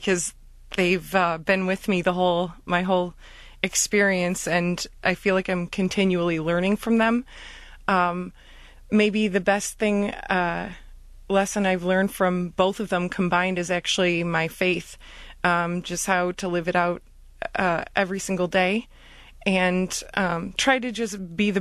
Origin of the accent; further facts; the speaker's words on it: Bloomfield Hills, Michigan, United States; I grew up in Bloomfield Hills. I'm a lifer of, and graduate of the Academy of the Sacred Heart, right in Bloomfield Hills as well. And I had a really, let's say, normal childhood here in Michigan